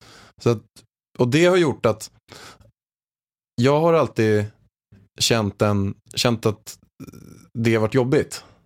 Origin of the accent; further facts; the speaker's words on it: Haninge, Stockholm County, Sweden; jag är uppväxt i Haninge i grunden, en förort utanför Stockholm.